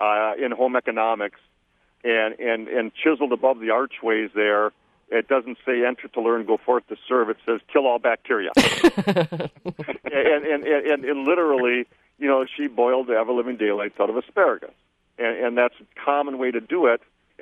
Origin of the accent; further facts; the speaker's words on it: Wisconsin, United States; You know, we're from Wisconsin. We've got plenty of Brussels sprouts.